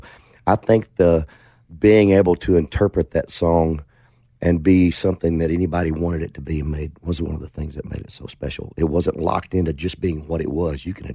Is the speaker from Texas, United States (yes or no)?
yes; Atlanta, Texas, United States; born there; I was born in Atlanta, Texas, 1968. All … lived in Texas, lives there. My mother remarried when I was very young, so I didn't grow up there.